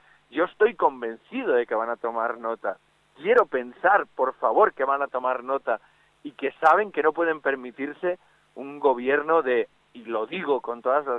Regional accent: Valencian Community, Spain; Y en el caso de mi tierra, permítanme que yo creo que ustedes lo van a entender muy bien, mejor que nadie. Es que así parlem una lengua diferente, que es el valencià, el catalá

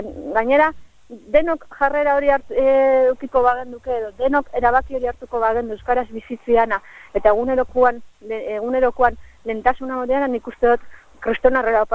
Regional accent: Basque Country, Spain; Euskalduna gara eta hortaz arro gomiar gara, lako azken finean Euskal Herrian bizi bagara

